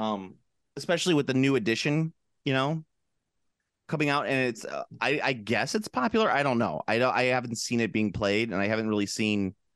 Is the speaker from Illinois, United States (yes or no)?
yes; Chicago, Illinois, United States; Yeah, because if someone said like, "Where are you from?" I'd say Chicago, because I'll be damned if I say Illinois.